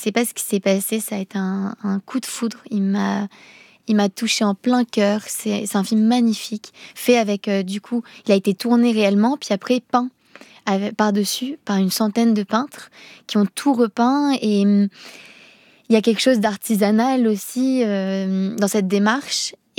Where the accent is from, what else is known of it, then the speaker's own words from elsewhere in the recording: Finland; first language Finnish; French is a second language; j'avais demandé de le faire en finnois et on avait redoublé en français après. C'est ma langue. En fait, peut-être parce que c'est ma langue maternelle, que c'est ma langue émotionnelle.